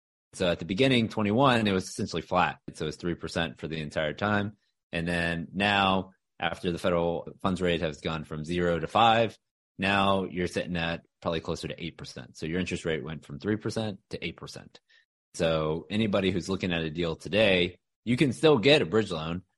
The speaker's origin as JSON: {"language": "English", "town": "Houston", "region": "Texas", "country": "United States", "tie": "born or raised there", "lives_now": "Dallas, United States", "said": "I'm a Texas guy. So born and raised in Houston, went to school in Austin at University of Texas, and then been up here in Dallas since 2006."}